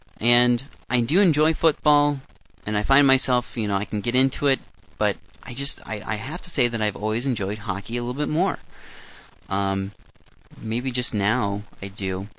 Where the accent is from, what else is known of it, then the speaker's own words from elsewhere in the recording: Iowa, United States; being in Iowa, growing up in Iowa, and having the lack of hockey